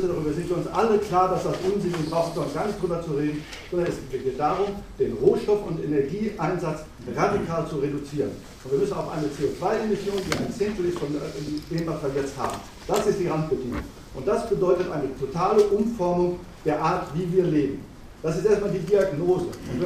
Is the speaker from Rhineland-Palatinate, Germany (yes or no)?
yes; Mainz, Rhineland-Palatinate, Germany; ich komme aus Mainz und bin auch dort in der Wachstumsgruppe aktiv.